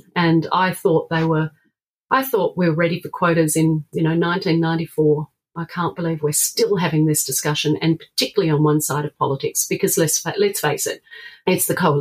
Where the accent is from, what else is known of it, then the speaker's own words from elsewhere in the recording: South Australia, Australia; my home state of South Australia